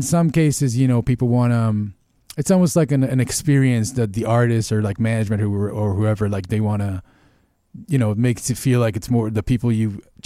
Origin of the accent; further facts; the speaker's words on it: Israel; Because I told him that I'm from Israel.